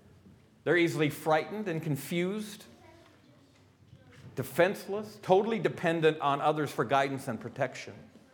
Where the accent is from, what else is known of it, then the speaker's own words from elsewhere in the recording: North Dakota, United States; Growing up in North Dakota, when I was very young, I was the kid who could sing